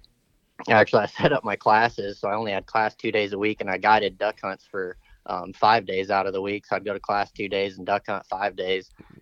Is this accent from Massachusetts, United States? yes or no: no; Fort Wayne, Indiana, United States; Fort Wayne, the northeast corner of the state.